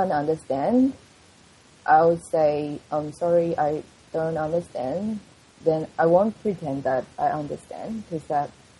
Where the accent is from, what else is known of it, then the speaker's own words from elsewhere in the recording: Taiwan; English is a second language; now in Australia; I'm from Taiwan, I'm Asian